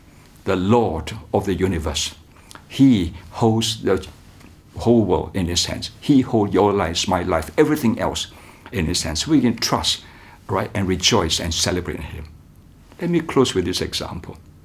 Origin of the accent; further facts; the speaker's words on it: Kuala Lumpur, Malaysia; I'm a pastor from Kuala Lumpur.